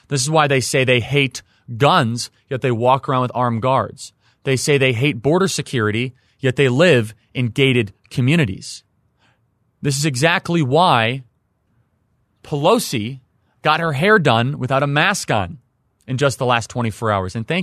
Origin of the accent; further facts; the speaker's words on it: Chicago, Illinois, United States; with 519 total homicides in my hometown of Chicago.